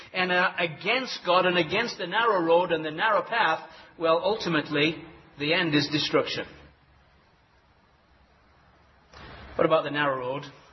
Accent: England, United Kingdom; and I'm an Englishman, so if anybody in this room should understand the English language, I should.

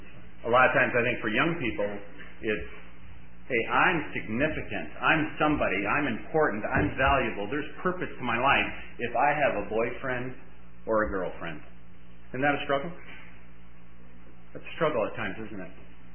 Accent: Detroit, Michigan, United States; And, you know, I'm from Detroit, and, you know, that's kind of soul music and soul town

